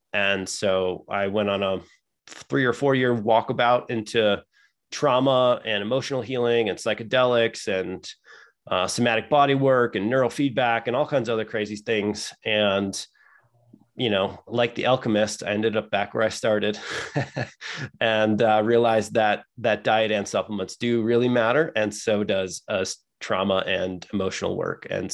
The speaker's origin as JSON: {"language": "English", "region": "Midwest", "country": "United States", "tie": "born or raised there", "said": "I have a lot of the risk factors. I grew up in the Midwest."}